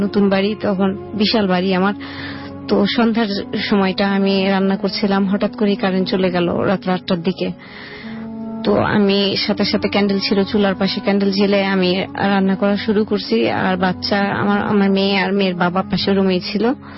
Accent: Dhaka, Dhaka Division, Bangladesh; আমি বাসা ফরিদাবাদ এলাকায়, আমি এখন বর্তমানে লক্ষ্মী বাজার আছি।

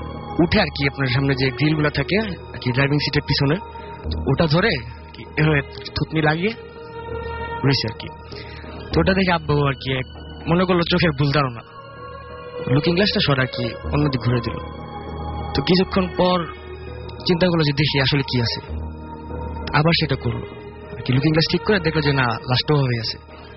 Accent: Chittagong, Chittagong Division, Bangladesh; চট্টগ্রাম থেকে

